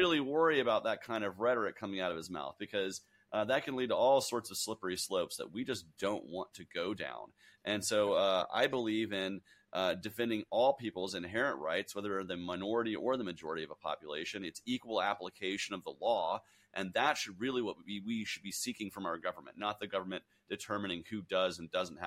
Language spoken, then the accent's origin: English; Georgia, United States; And, you know, I'm from Georgia, man. I'm from the cradle of the civil rights movement.